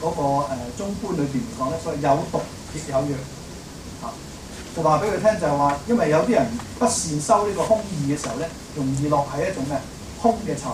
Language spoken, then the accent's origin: Cantonese; China; 我哋中國人咧而家少用咗